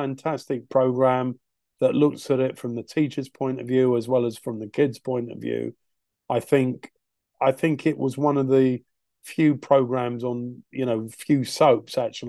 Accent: United States; born there; So, you know, I told you I was born in America.

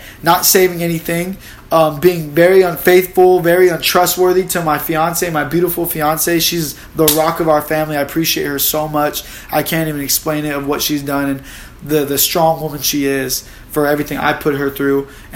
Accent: Redlands, California, United States; I grew up in Redlands, California, and I just know that I was generally a good kid until around like 7-8 years old.

